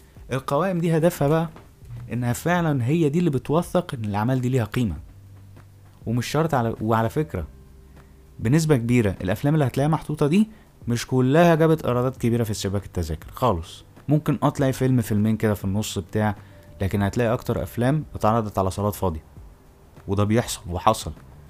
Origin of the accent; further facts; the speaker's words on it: Egypt; احنا كمصريين وكعرب